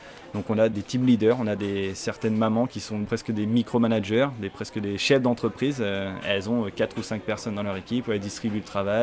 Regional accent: Normandy, France; moved away as an adult; now in Philippines; j'ai 27 ans et je viens de Basse-Normandie. Et ça fait 5 ans que je suis aux Philippines.

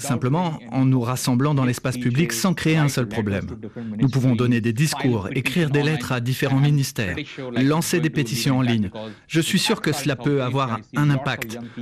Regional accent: India; je viens d'Inde et aussi parce que j'étais engagé comme activiste social et politique là-bas.

